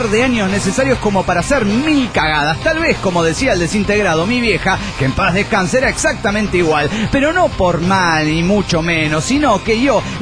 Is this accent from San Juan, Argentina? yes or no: yes; San Juan, Argentina; born or raised there; also born or lived in Piura, Peru; now in Neuquén, Argentina